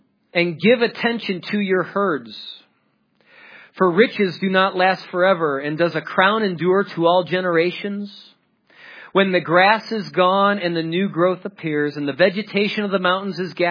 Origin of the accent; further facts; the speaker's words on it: Chicago, Illinois, United States; now in Colorado Springs, United States; Now, I come from Chicago. And I live in Colorado Springs, this great suburb of nothing.